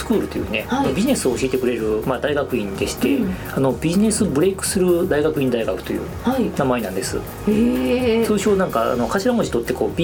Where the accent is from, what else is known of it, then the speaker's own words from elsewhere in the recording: Kagawa, Japan; moved away as an adult; 私ね、出身は、四国の香川県というところです。